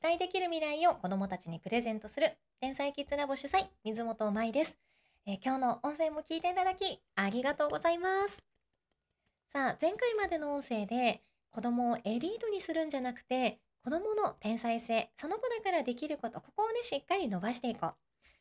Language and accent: Japanese; Tokyo, Japan; 東京出身なので私、関西に友達がいなかったんですよね。